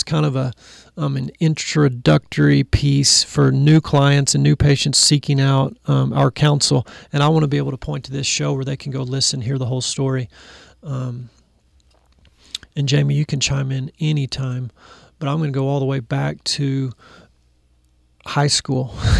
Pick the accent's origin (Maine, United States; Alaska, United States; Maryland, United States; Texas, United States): Texas, United States; I'm a Texan. I'm seventh-generation Texan. I've been here my whole life except for the 9 months of my senior year.